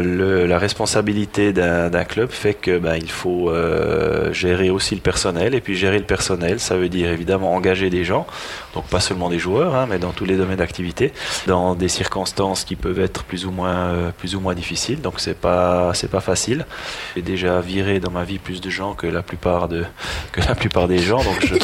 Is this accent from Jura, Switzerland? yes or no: yes; Jura, Switzerland; je viens du Jura, hein, donc le club où j'ai appris à jouer au hockey, c'était le HC Ajoie.